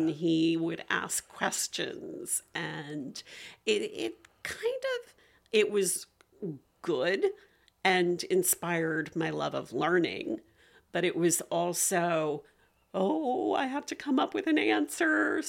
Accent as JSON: {"language": "English", "town": "Metuchen", "region": "New Jersey", "country": "United States", "tie": "born or raised there", "also_born_or_lived": "Orange, United States / Woodbridge Township, United States", "said": "So I was born in Orange, New Jersey, raised in Metuchen, New Jersey, and Woodbridge Township. So little near New York City."}